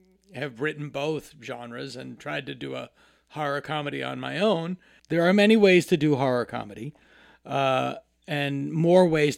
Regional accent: Massachusetts, United States; Gosh, I saw this as a kid, growing up in Massachusetts.

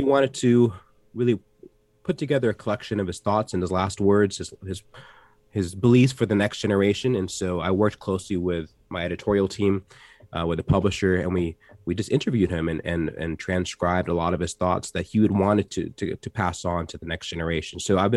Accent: Atlanta, Georgia, United States; I grew up in Atlanta, mm-hmm. and Atlanta in the late 80s and 90s. It was an incredible place to be with all these civil rights legends.

